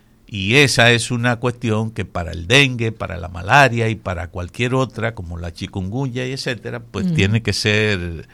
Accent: Cibao, Dominican Republic; pero yo soy cibaeño.

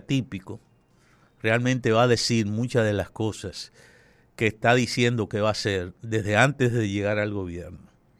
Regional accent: Dominican Republic; como país, dominicanos, de aquí y de allá, debemos de recordar

